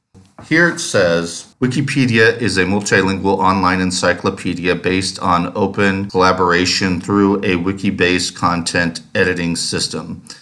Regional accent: United States; I randomly picked a topic like the American Revolution because as an American, I know a whole bunch of things about this, of course.

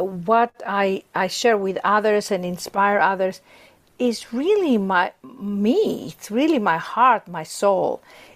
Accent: Athens, Attica, Greece; moved away as an adult; also born or lived in London; now in Los Angeles, United States; Yes, I was born and raised in Athens, Greece. I was educated in London at the Royal Academy of Dramatic Arts and moved to Los Angeles to do a movie, to star in a movie.

